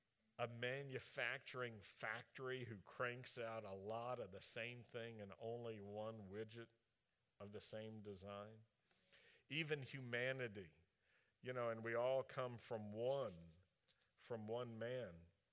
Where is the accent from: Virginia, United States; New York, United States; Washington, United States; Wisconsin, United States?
Virginia, United States; Roanoke; I'm a mountain person. Also, I grew up in Roanoke, Virginia, and we had a mountain right in our city called Mill Mountain.